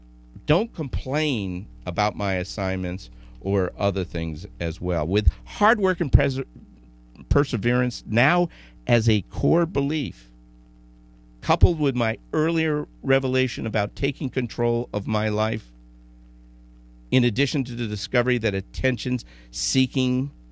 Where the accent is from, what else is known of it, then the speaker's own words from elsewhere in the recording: Vermont, United States; first, even though I grew up in Vermont, the first thing that I learned is the coldest winter I ever spent was in Coronado, California